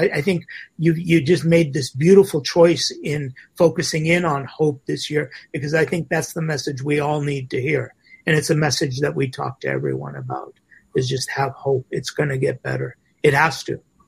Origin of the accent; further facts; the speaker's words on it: United States; I'm an American here.